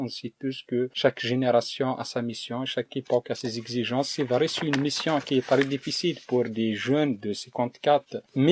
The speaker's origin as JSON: {"language": "French", "country": "Algeria", "said": "moi, en tant qu'Algérien"}